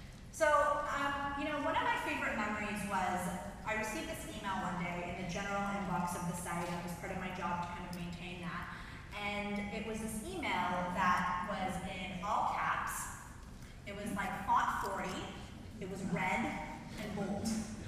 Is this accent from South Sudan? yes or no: no; Canada; being Canadian and being a little bit removed